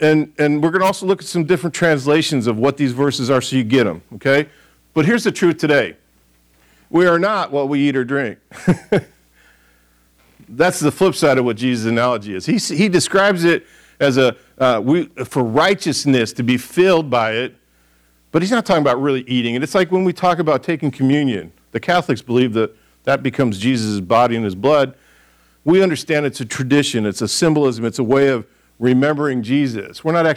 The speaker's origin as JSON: {"language": "English", "region": "Michigan", "country": "United States", "tie": "born or raised there", "said": "I grew up in Michigan. There's a lot of apples up there"}